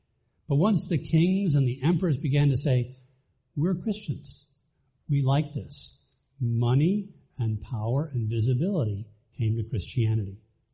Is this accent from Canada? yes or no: no; Bahamas; Yeah, I grew up in the Bahamas where he landed.